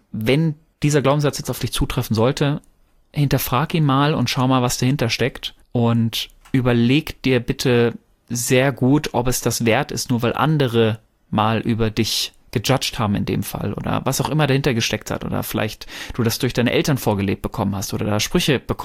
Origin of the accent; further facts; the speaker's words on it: North Rhine-Westphalia, Germany; Ich komme ja ursprünglich aus dem Pott